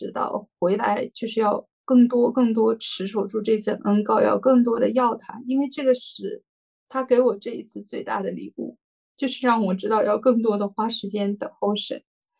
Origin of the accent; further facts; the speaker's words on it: China; 像我中国人比较爱面子呀这样子的